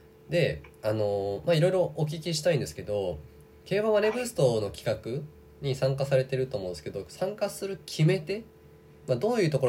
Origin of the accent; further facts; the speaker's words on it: Hiroshima, Japan; also born or lived in Okayama; もともと僕、広島県出身で、まあ、大学の時に5年ぐらい岡山にいて、